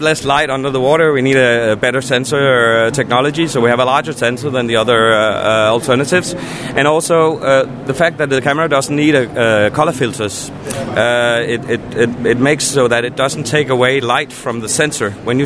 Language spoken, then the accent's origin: English; Copenhagen, Capital Region of Denmark, Denmark; I'm from Copenhagen, Denmark.